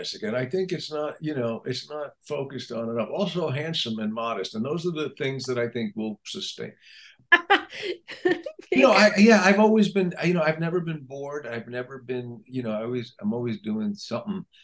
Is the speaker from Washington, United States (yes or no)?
no; New York City, New York, United States; I'm from the city. I'm from New York, but I went to school up in Binghamton. So I'm familiar with upstate-ness.